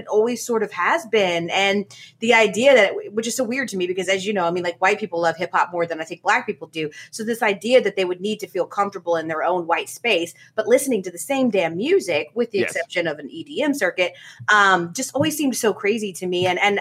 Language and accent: English; Atlanta, Georgia, United States; I am from Atlanta, but my family's from Denver.